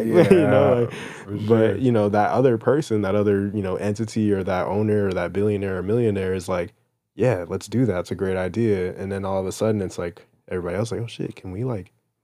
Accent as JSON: {"language": "English", "region": "New York", "country": "United States", "said": "because like, I'm still from New York."}